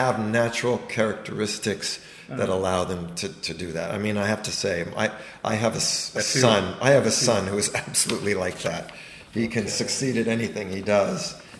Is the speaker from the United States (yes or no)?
yes; California, United States; I come from the Silicon Valley